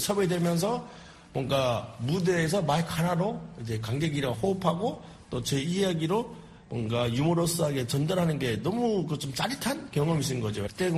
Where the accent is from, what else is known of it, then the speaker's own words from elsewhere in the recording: North Korea; now in Seoul, South Korea; 북한에서 왔다 해가지고 막 한국이 다르다 아니면 이게 너무 낯선데 이런 게 거의 없었거든요. 저는 어디 가서 지금 물어보면 그냥 저는 이제 목동 사람이라 하거든요. 예, 고향 어디시냐면 뭐 양천구 목동 살아요. 예, 말투가 좀 이상한데 하면 부모님이 경상도예요